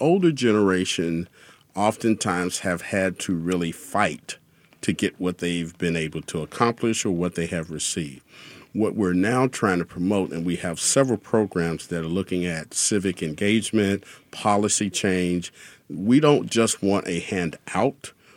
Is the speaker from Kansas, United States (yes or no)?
yes; Kansas, United States; Absolutely. So I was born and raised in Wyandotte County.